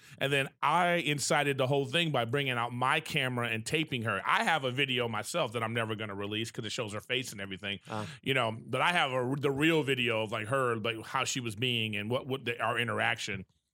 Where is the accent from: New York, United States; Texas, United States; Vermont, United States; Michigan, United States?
Texas, United States; After the show, her friend comes up to me, and she goes, hey, I'm from Texas, too.